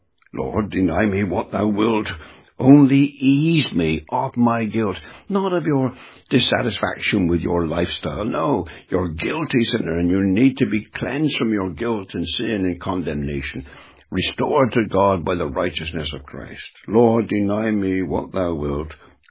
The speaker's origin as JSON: {"language": "English", "region": "England", "country": "United Kingdom", "said": "The public school mentality, I speak as an Englishman."}